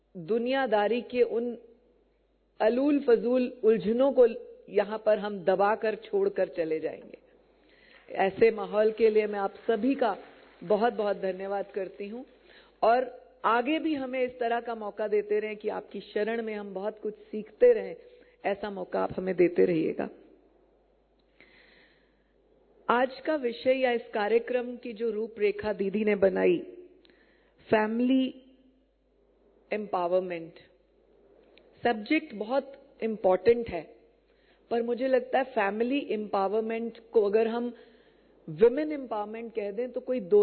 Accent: Faridabad, Haryana, India; और मैं फरीदाबाद से आती हूँ

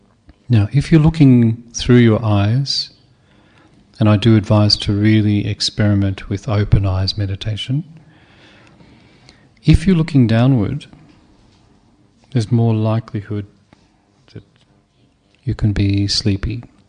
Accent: Melbourne, Victoria, Australia; from Australia, Melbourne. In Australia now, mindfulness is mainstream.

